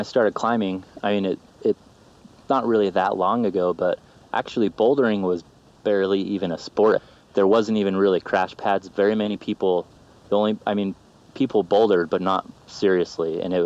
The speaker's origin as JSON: {"language": "English", "town": "Orem", "region": "Utah", "country": "United States", "tie": "born or raised there", "also_born_or_lived": "Salt Lake City", "said": "So I was born in Salt Lake City, Utah."}